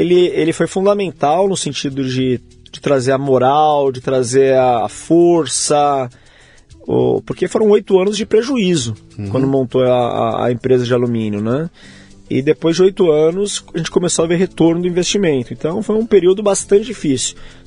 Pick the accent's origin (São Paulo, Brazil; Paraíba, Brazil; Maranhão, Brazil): São Paulo, Brazil; born there; Eu nasci em São Paulo.